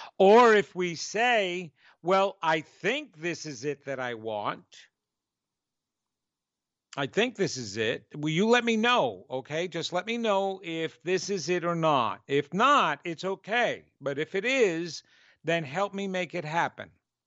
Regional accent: New York, United States; accent: New York; that's my New York accent, surrender, or surrendering.

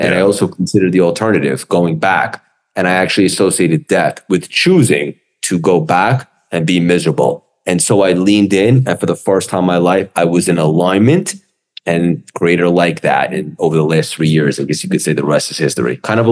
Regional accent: Long Island, New York, United States; Pretty much. I mean, I grew up in Long Island.

